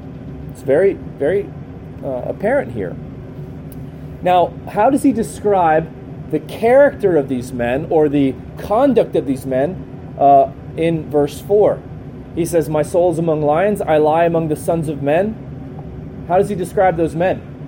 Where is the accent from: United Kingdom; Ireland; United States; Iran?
United States; Frederick, Maryland; I grew up in Frederick, Maryland, or near Frederick. Well, nobody knows where West Virginia is, so I always say Maryland.